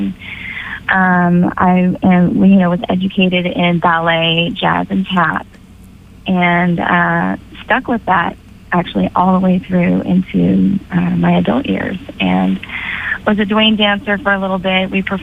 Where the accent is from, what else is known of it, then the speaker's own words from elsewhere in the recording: Castro Valley, California, United States; You know, I grew up in Castro Valley, and we had a Castro Valley Fall Festival